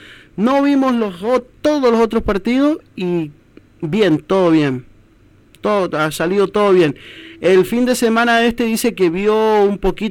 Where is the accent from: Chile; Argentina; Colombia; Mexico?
Argentina; Somos los argentinos, partidos, en sí somos de muchas cábalas.